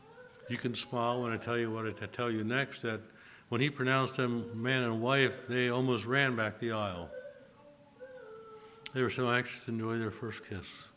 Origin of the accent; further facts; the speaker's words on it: Pennsylvania, United States; I grew up in Lancaster Conference Church, Pennsylvania.